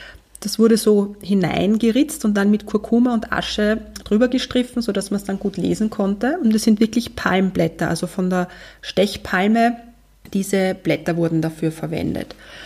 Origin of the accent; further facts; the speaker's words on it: South India, India; das Land, von wo ich herkomme. Das ist Südindien in der Pampa, das sind ein paar Hütten, also es gibt dort nicht sehr viel